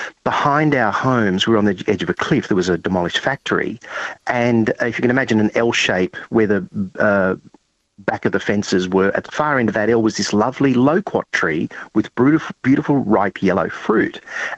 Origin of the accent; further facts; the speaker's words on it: Sydney, New South Wales, Australia; And we grew up in the Sydney suburb of Rozelle in the back of our homes, and it was a Greek family